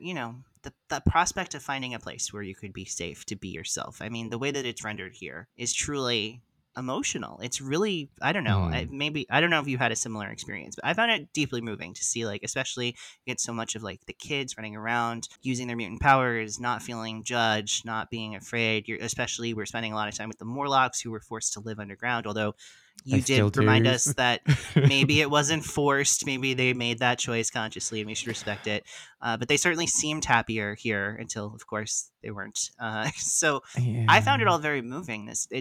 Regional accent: United States; I'm American. I don't have expertise on these accents like you do, my friend.

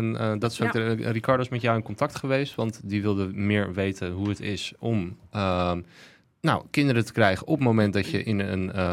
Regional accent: Santpoort-Noord, North Holland, Netherlands; also born or lived in Haarlem; Ik ben wel geboren in Haarlem, maar ik ben opgegroeid in Zandpoort Noord, waar ik nu weer woon. Ligt tegen Haarlem aan.

